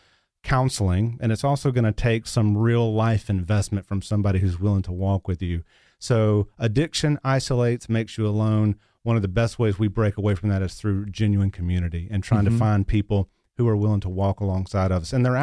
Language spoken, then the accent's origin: English; Dothan, Alabama, United States; a pastor from my hometown in Dothan, Alabama, at my mother's request, had written me some letters.